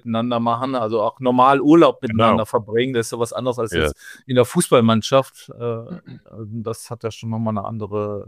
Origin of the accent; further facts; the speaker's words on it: Duisburg, North Rhine-Westphalia, Germany; ich komme ja nur aus NRW und Duisburg